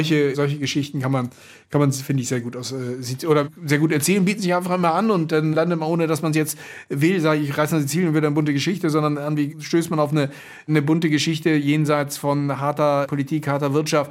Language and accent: German; Hamburg, Germany; Also ich komme ja aus Hamburg, ne?